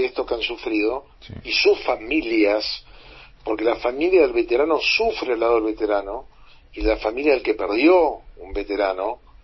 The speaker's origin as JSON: {"language": "Spanish", "region": "Buenos Aires", "country": "Argentina", "said": "yo también soy de Buenos Aires como vos"}